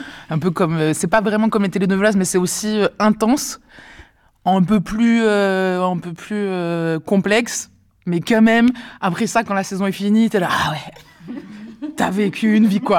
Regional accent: French Guiana, France; en tout cas là où j'ai grandi, donc en Guyane.

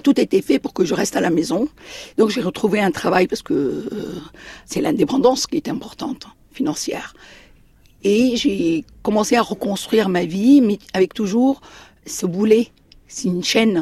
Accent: Paris, Île-de-France, France; also born or lived in Egypt; J'ai grandi à Paris. Je suis franco-égyptienne et je suis de culture musulmane.

